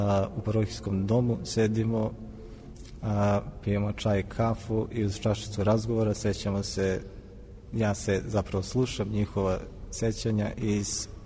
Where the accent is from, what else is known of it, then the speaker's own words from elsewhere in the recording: Peja, Kosovo; now in Mitrovica, Kosovo; Ja sam iz Peći. Do 1999. godine bili smo u Peći. Kasnije smo došli ovde u Kosovskoj Mitrovici.